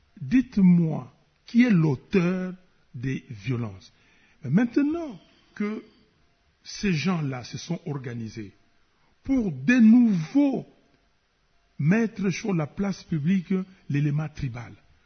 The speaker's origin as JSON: {"language": "French", "country": "DR Congo", "said": "Non, je suis congolais, je le resterai."}